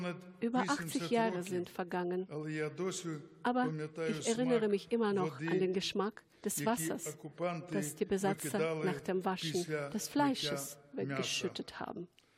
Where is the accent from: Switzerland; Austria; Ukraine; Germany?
Ukraine; Odesa, Odesa Oblast; Für mich ist es auch wichtig, ein würdiges Denkmal in meiner Heimatstadt Odessa zu errichten.